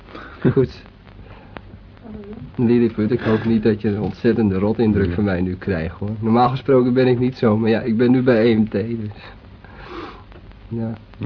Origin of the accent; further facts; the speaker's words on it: Netherlands; Van huis uit, ja, kom ik hier vandaan waar ik nu zit.